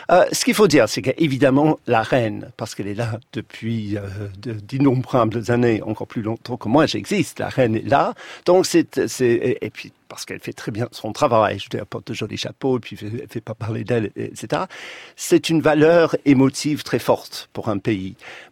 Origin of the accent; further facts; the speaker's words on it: United Kingdom; now in France; sondage qui est sorti en Grande-Bretagne il y a 3 jours, et qui indique que 66% de mes ex, parce que je suis français maintenant, mes ex-compatriotes